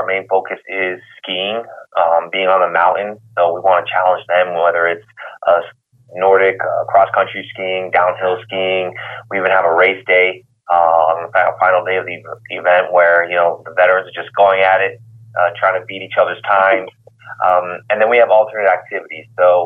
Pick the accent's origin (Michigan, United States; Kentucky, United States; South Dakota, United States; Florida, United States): Florida, United States; Miami; I'm originally from Miami. We usually bring a big team from Miami.